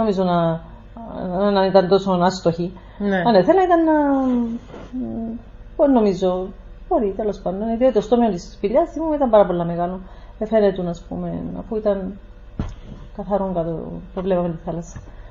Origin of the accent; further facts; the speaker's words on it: Lapithos, Kyrenia District, Cyprus; η Κερίνια που είμαστε από Κερίνια, Λάπιστον